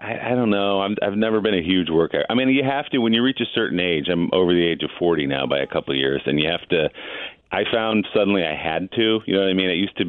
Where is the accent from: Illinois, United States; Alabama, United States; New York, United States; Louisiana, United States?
Illinois, United States; Evanston; born there; because I was born in Evanston and I know a lot of people in Chicago.